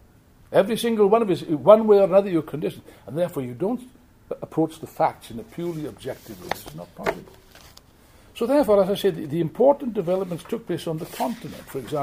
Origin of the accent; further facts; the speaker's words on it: Wales, United Kingdom; I will say this as a Welshman.